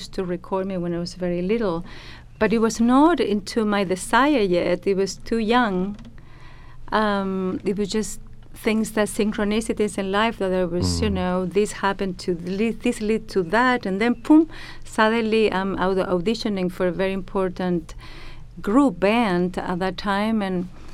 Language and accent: English; Chile; I grew up in Chile in the, you know, 80s also. We live a dictatorship. Mm. I was living in a dictatorship for 17 years.